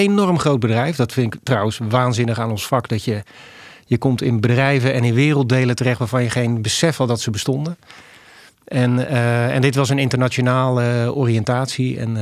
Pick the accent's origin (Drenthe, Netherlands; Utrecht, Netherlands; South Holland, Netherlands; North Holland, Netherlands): Utrecht, Netherlands; Loenen aan de Vecht; En ik kom uit Loenen aan de Vecht. Heb een vrouw, heb een dochter van 12.